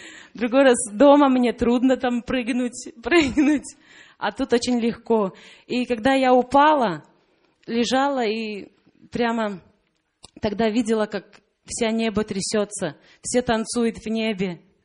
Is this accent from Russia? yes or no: no; Latvia; из Латвии.